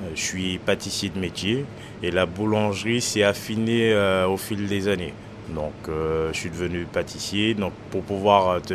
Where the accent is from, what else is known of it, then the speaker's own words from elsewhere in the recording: Martinique; Ben, je suis de la Martinique.